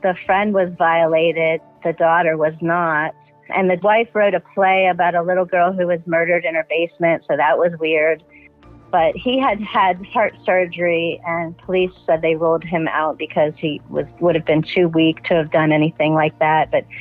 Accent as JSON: {"language": "English", "region": "Florida", "country": "United States", "said": "I'm from Florida."}